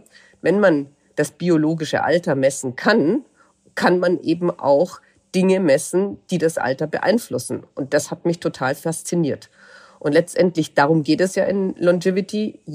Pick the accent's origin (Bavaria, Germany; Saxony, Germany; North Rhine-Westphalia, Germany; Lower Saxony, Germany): Bavaria, Germany; Munich; ich bin Münchnerin, ich bin deutschsprachig